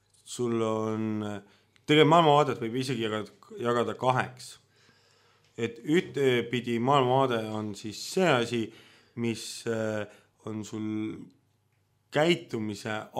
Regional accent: Tallinn, Harju County, Estonia; Olen eluaegne nõmmekas, 31 aastane, õppinud ülikoolis rahvusvahelisi suhteid.

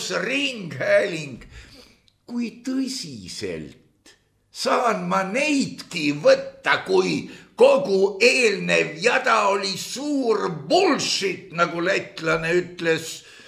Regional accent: Tallinn, Harju County, Estonia; meie oleme Tallinnast ja meile Lõuna-Eesti kohta sõnumeid ei saadeta.

